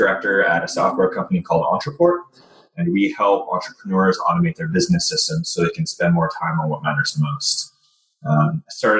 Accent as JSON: {"language": "English", "town": "Santa Barbara", "region": "California", "country": "United States", "tie": "born there", "also_born_or_lived": "Washington / Indiana", "said": "I was born in Santa Barbara, moved all around, lived in Washington, Indiana for a bit."}